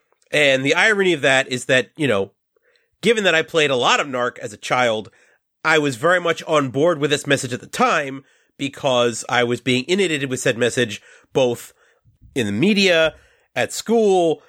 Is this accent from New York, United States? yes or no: yes; New York, United States; And, you know, I'm from New York